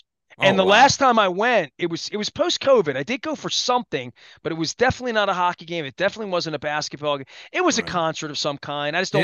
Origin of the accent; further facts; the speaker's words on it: Baltimore, Maryland, United States; I'm from Baltimore. I recognize all this. I lived in downtown Baltimore for 20 years.